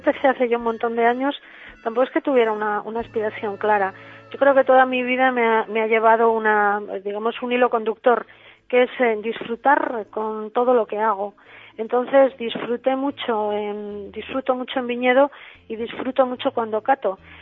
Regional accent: La Rioja, Spain; siendo agrónomo y siendo riojana

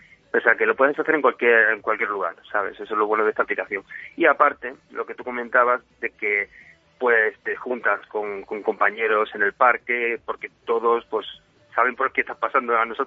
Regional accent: Mérida, Extremadura, Spain; yo soy de Mérida, perdona que te interrumpa, yo soy de Mérida

